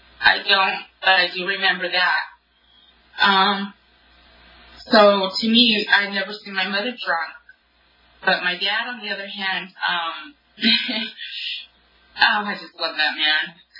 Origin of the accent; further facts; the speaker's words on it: Nevada, United States; So I grew up in Northern Nevada, and I'm half Shoshone and half Navajo. My father is from the New Mexico. He's the Navajo, and my mother is Shoshone from Northern Nevada.